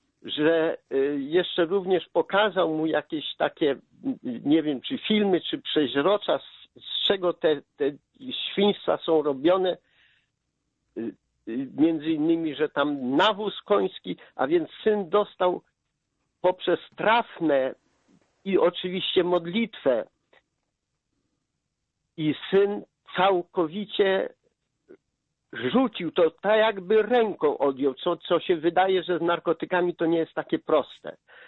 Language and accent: Polish; Toruń, Kuyavian-Pomeranian Voivodeship, Poland; bo jestem z Torunia